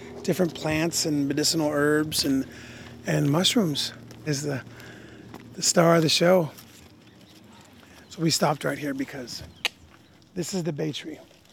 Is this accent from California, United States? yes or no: yes; San Jose, California, United States; I am from the South Bay of the San Francisco Bay Area, so San Jose area.